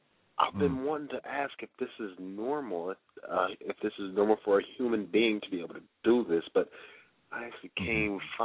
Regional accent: Indianapolis, Indiana, United States; Sir, I am from Indianapolis. I am from Indianapolis

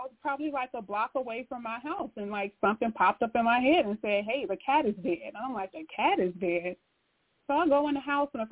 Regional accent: Chicago, Illinois, United States; now in Indiana, United States; I was born and raised in Chicago, but I live in Indiana.

